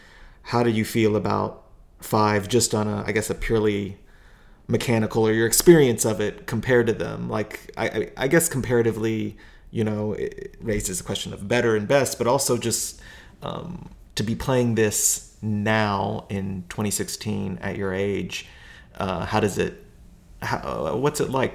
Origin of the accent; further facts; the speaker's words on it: Kentucky, United States; I had never left my home state of Kentucky outside of, you know, vacations to, like, Florida or something.